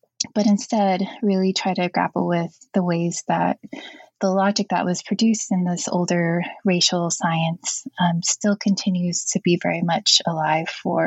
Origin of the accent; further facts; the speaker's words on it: Hawaii, United States; I guess one of them is that I'm Native Hawaiian and I always grew up learning or trying to figure out all the issues around blood quantum that were manifest in my family. And my mom grew up on a homestead in Waimanalo, Hawaii.